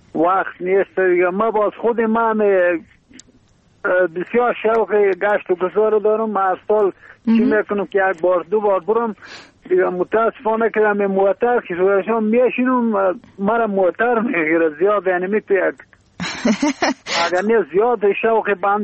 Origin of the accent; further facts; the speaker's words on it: Bamyan, Afghanistan; دیگه ما خود راستی از بامیان هستیم